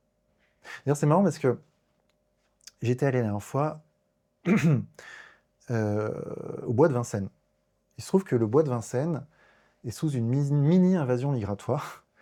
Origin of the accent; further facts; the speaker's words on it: Colombia; now in France; Des scènes que j'aurais pu voir dans les années 80 quand j'étais gamin en Colombie, le voir maintenant en France, c'est dingue.